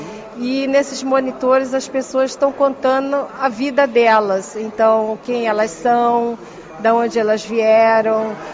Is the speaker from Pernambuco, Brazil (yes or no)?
no; Rio de Janeiro, Brazil; born there; como você já disse. Eu nasci no Rio de Janeiro, no Brasil.